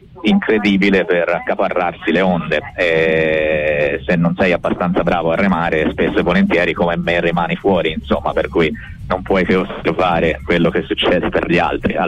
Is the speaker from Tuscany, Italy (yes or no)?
yes; Tuscany, Italy; sono un uomo di campagna, io sono nato e cresciuto in Mugello, e quindi ai piedi dell'Appennino.